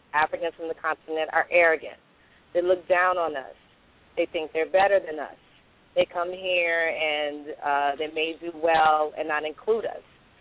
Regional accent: Miami, Florida, United States; I was growing up in Miami, Florida. And growing up in Miami, Florida, there are many people who came from Haiti. I know part of my heritage is Bahamian.

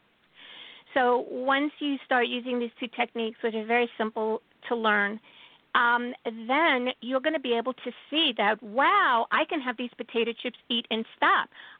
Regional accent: Brooklyn, New York, United States; And I'm a Jew from Brooklyn

